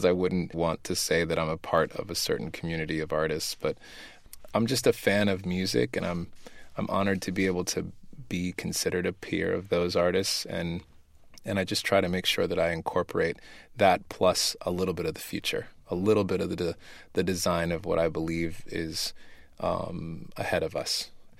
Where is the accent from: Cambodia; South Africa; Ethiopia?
Ethiopia; I'm from Ethiopia. My father was born in a very rural town.